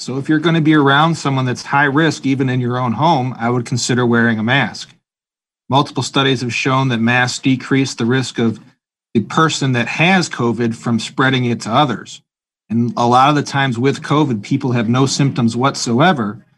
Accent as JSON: {"language": "English", "region": "New York", "country": "United States", "tie": "born or raised there", "said": "No, actually, I grew up near Buffalo, New York."}